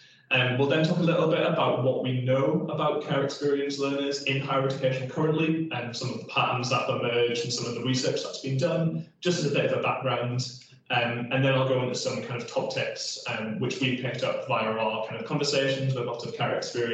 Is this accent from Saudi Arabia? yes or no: no; North East England, United Kingdom; I'm originally from the Northeast and sometimes have the tendency to talk quite quickly.